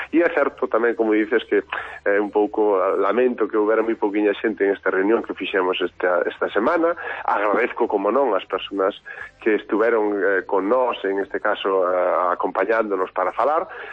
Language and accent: Galician; Cervo, Galicia, Spain; todos aqueles encantos dos que somos moitos de Cervo, que falamos deles e eu entre eles